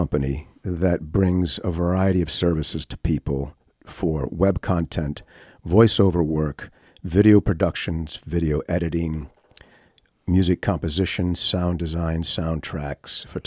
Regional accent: Rhode Island, United States; also born or lived in Michigan; I was born in Michigan, but grew up in Rhode Island.

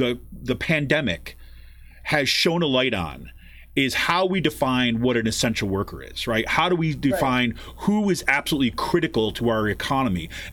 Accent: Utica, New York, United States; I remember growing up, and I grew up in Utica, New York, right, upstate New York.

